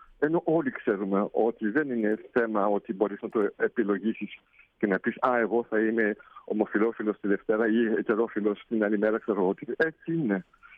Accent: Greece; now in Belgium; ξέρουν ότι είμαι Έλληνας, το όνομά μου δεν το μπορεί να το κρύψει

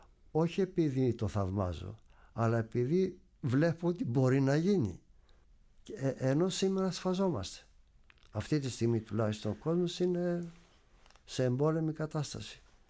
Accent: Molaoi, Peloponnese, Greece; όταν το χωριό μου, η Μολάη, αποφάσισαν να δώσουν το όνομά μου

